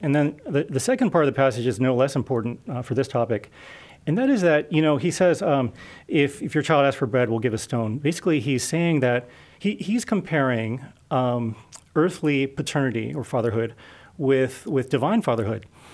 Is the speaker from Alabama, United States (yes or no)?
no; Hawaii, United States; So it really had a lot to do with where I grew up. I grew up in Hawaii. It's a beautiful place. Still have family there.